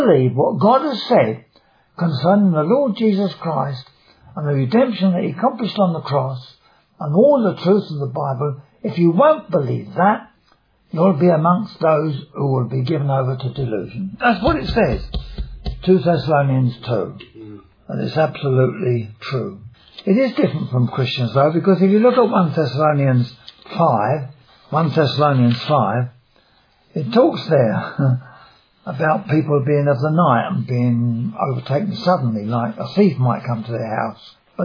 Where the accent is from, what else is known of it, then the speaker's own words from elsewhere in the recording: London, United Kingdom; born there; accent: Cockney; Now I come from Essex, and when Mary was on the throne, she burned a lot of people in Essex. I'm a Cockney. You perhaps tell that by my voice. I was born in London, within the sound of Bow Bells.